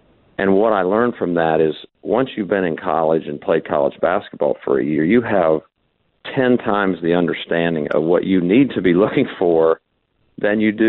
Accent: Kansas, United States; We, you know, he grew up in Kansas, and I'm from Kansas, and our associate head coach is from Kansas.

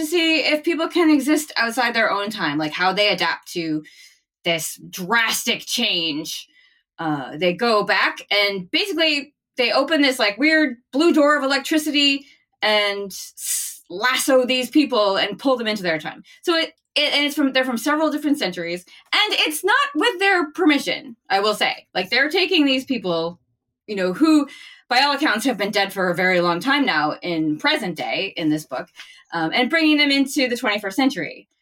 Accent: New England, United States; It's like, yes, I'm from New England. I say wicked.

